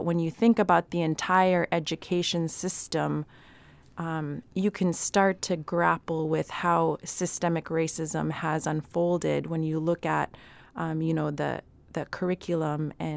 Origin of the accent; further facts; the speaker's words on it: Bethel, Alaska, United States; now in Anchorage, United States; I said, hello … I was born and raised out in Mamtereitlak in Bethel, Alaska, and I work currently as the Alaska Native Policy Center Director at First Alaskans Institute here in Anchorage.